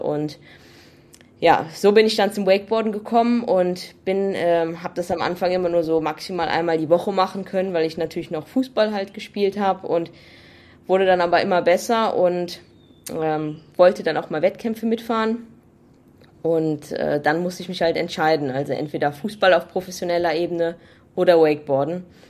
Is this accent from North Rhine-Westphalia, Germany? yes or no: yes; Hürth, North Rhine-Westphalia, Germany; in der Nähe von meinem Heimatort Hürth